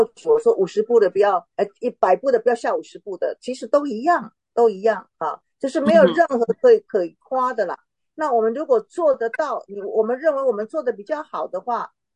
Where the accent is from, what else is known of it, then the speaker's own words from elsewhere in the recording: China; 比如说日本人吃饭，跟我们中国人吃饭， 特别是在中国的餐馆吃饭哈